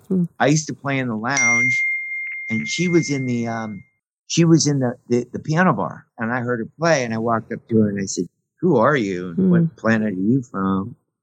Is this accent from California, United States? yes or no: yes; Mission Viejo, California, United States; I came from Southern California.